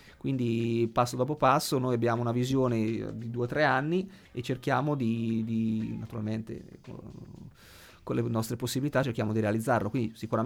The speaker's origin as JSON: {"language": "Italian", "town": "Ancona", "region": "Marche", "country": "Italy", "said": "siamo tutti d'Ancona"}